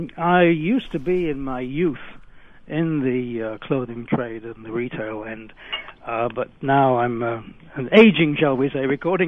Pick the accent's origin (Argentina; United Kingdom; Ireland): United Kingdom; now in United States; I come from the UK, although I've been here for nearly 40 years and I'm an American now.